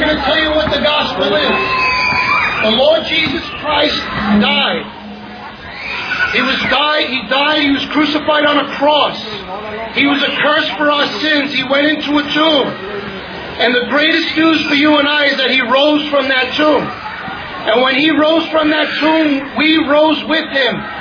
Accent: Coney Island, New York, United States; because I'm from Coney Island.

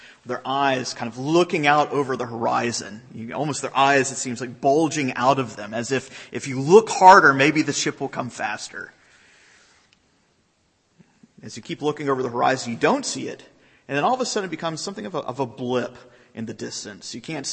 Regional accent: Jacksonville, Florida, United States; You know, I grew up in Jacksonville. It's a naval port city in Florida.

